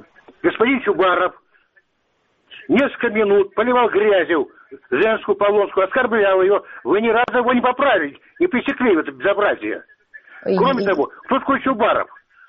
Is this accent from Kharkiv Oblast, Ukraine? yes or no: no; Crimea, Ukraine; Я крымчанин.